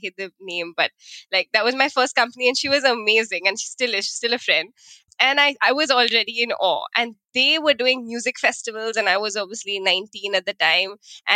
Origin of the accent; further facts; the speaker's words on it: Mumbai, Maharashtra, India; I have been born and brought up in Bombay. So I think I spent a large part of my life here and I'm back here.